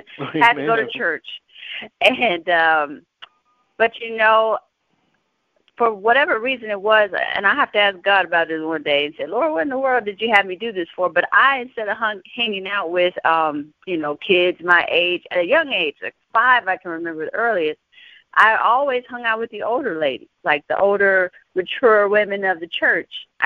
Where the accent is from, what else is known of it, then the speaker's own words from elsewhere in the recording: San Antonio, Texas, United States; I'm from San Antonio, Texas